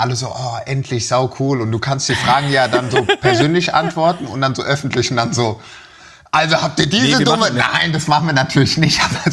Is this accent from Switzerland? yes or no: yes; Switzerland; gerade als Schweizer.